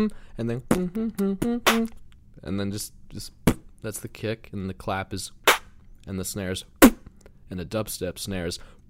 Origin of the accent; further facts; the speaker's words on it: New Jersey, United States; I'm like, why do these people want to talk to me? I'm just from New Jersey. I'm just like a singer.